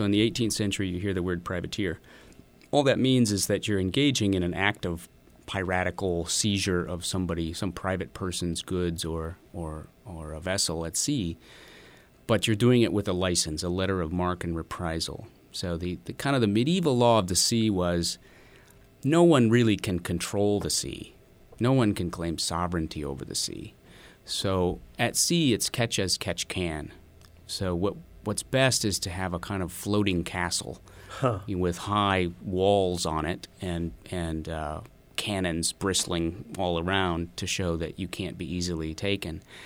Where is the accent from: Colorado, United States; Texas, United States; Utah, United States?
Colorado, United States; I grew up in Colorado.